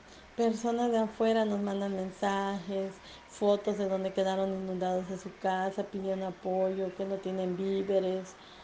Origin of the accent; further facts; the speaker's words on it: Yucatán, Mexico; pero somos paisanos, somos yucatecos, somos seres humanos